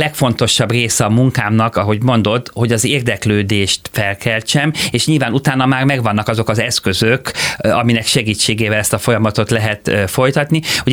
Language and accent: Hungarian; Hungary; képviselhetem magyarként Magyarországon. Ennek ugye nagyon sok előnye van, hogy én hazai ember vagyok